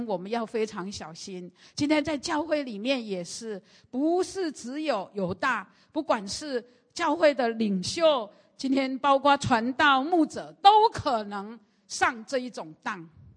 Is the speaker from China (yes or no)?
no; Taiwan; 我们台湾人有一句话